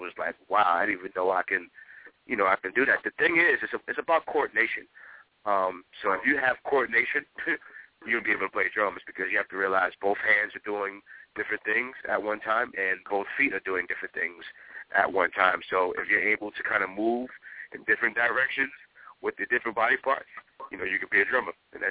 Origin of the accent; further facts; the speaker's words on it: Bronx, New York, United States; I'm from the hood. I'm from the Bronx, man.